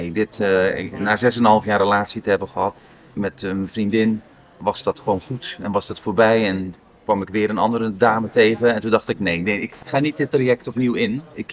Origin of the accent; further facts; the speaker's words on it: Zwijndrecht, South Holland, Netherlands; also born or lived in Dordrecht; Uit Zwijndrecht, daar ben ik geboren, maar familie ook in Dordrecht. Dus Zwijndrecht en Dordrecht, dat zijn de plekken waar ik ben opgegroeid.